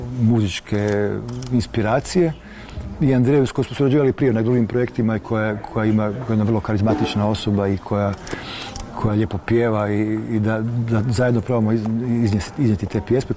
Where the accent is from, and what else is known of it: Krapina-Zagorje County, Croatia